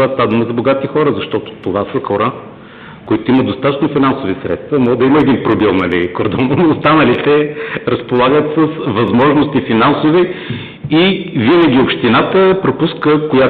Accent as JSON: {"language": "Bulgarian", "town": "Yambol", "region": "Yambol Province", "country": "Bulgaria", "said": "аз съм от Ямбол. Като бях дете, пащахме влака сутрин, отиехме на дюните с Несебър."}